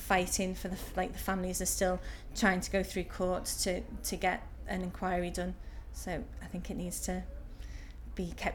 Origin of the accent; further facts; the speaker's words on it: Liverpool, North West England, United Kingdom; moved away as an adult; I was born in Liverpool. I grew up in Liverpool. I moved from there when I was 25, went to university in Stoke-on-Trent to do a design photography degree.